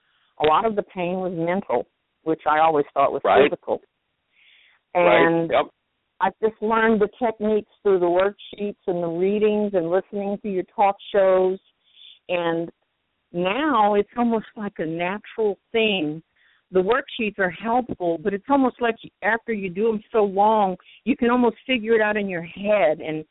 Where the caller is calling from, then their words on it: Pahrump, Nevada, United States; I'm calling from Pahrump, Nevada.